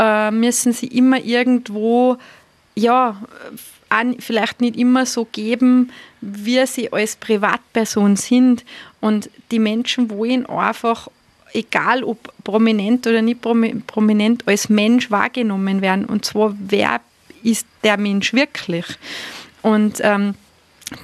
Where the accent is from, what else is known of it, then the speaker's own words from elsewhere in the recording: Austria; für uns selber, für uns als Österreicher, dass man mal die Schönheit unseres Landes wirklich entdeckt